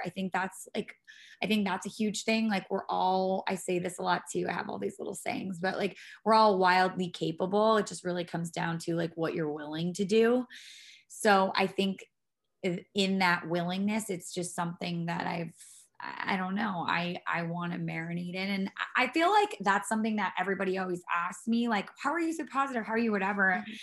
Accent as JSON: {"language": "English", "region": "Rhode Island", "country": "United States", "lives_now": "Boston, United States", "said": "because I'm from Rhode Island originally, I chose Boston"}